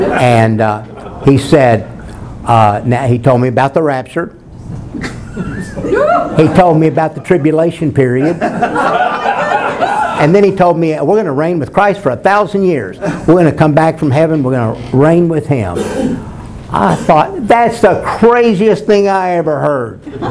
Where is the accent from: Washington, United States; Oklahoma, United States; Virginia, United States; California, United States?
Oklahoma, United States; Norman; born there; Yeah, I was born in Norman.